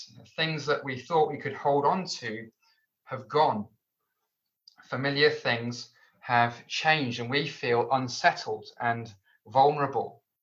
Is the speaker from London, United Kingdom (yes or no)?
yes; London, United Kingdom; I grew up in London, and we often rode on the London Underground system, on the tube.